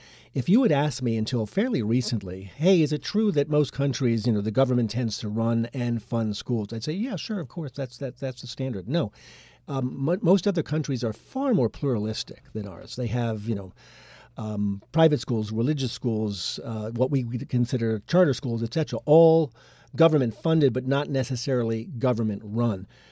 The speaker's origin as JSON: {"language": "English", "region": "New York", "country": "United States", "tie": "born or raised there", "said": "where I grew up on Long Island"}